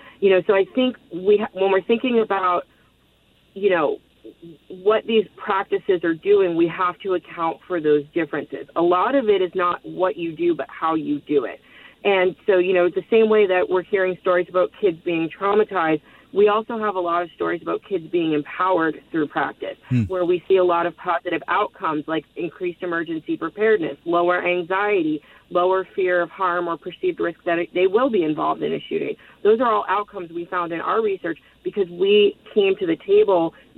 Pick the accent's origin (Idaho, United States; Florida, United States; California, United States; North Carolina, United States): Florida, United States; Parkland; I grew up in the Parkland area